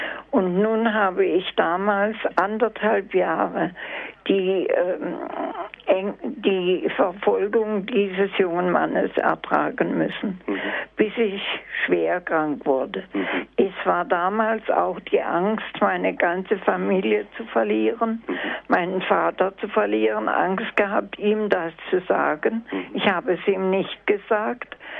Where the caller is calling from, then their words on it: Baden-Württemberg, Germany; Hier ist eine Frau aus dem Markgräflerland, eine Mutter von 5 Kindern. Wir sind im Krieg aufgewachsen im Dritten Reich.